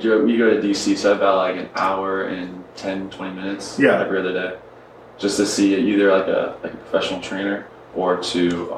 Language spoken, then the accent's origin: English; Maryland, United States; Born and raised in Maryland, actually.